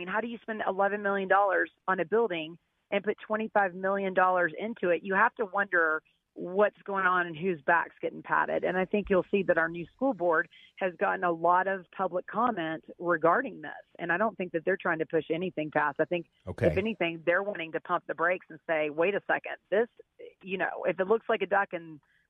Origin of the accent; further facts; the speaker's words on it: Colorado, United States; Hi, I'm actually from Douglas County.